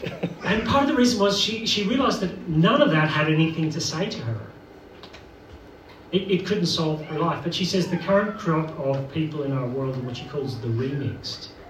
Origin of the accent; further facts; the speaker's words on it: Northern Ireland, United Kingdom; I'm from Northern Ireland.